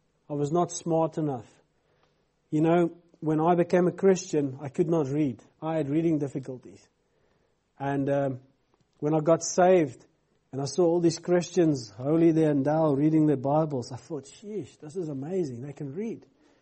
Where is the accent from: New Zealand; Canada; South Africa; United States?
South Africa; first language Afrikaans; English is a second language; I couldn't even read Afrikaans. What about English? Afrikaans is my native tongue.